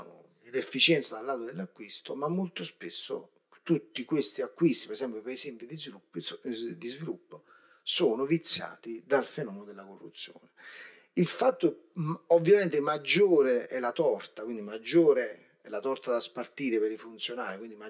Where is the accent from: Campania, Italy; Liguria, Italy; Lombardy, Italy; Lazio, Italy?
Campania, Italy; Avellino; Io sono di Avellino, dopo il terremoto di Irpinia, noi siamo un esperimento naturale